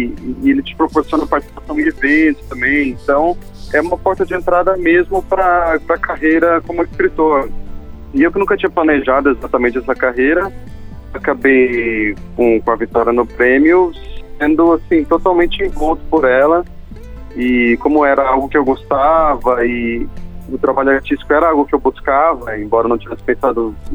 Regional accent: Bauru, São Paulo, Brazil; eu nasci em São Paulo e aí eu mudei para Bauru quando era criança e cresci em Bauru. E aí, quando eu fui fazer faculdade, eu voltei para São Paulo

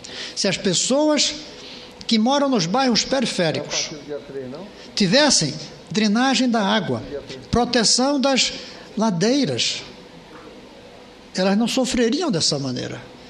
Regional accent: Northeast Region, Brazil; nós somos nordestinos e talvez vivenciemos isso mais que os outros.

